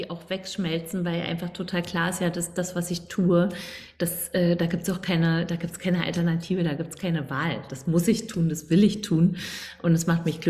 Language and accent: German; East Germany, Germany; weil ich komme aus dem Osten und wir konnten ja nicht viel reisen, außer nur eigentlich in vier Länder